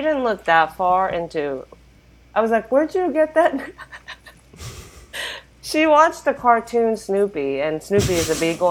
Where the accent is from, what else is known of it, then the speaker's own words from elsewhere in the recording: Japan; I'm from Japan